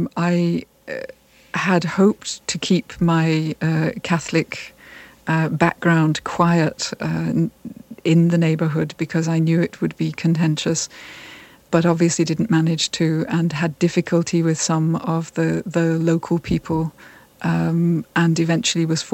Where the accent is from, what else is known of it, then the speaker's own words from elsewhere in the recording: United Kingdom; I'm Catholic, and in some quarters of the Catholic community, I'm regarded a little bit suspiciously because I'm British.